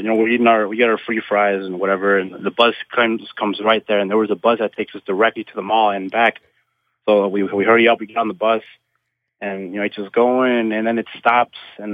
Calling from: Las Vegas, Nevada, United States; Brian, it's your favorite caller for After Dark … from Las Vegas.

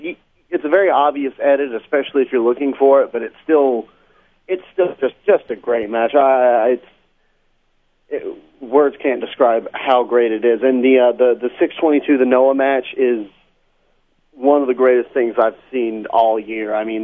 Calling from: South Carolina, United States; in South Carolina.

